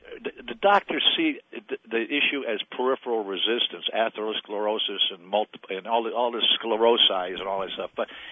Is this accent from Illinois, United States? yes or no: yes; Chicago, Illinois, United States; I grew up in Chicago in a Polish neighborhood, and people used to call us dumb Polacks